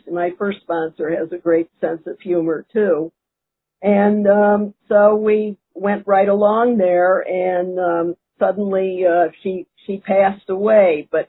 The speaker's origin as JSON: {"language": "English", "town": "Virginia Beach", "region": "Virginia", "country": "United States", "said": "Hello, everyone. … I'm from Virginia Beach, Virginia."}